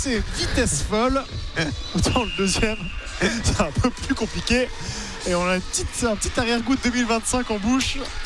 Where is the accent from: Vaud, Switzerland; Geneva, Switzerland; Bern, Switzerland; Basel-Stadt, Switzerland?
Geneva, Switzerland; Le Lignon; Starfoula comme on dit là où j'ai grandi.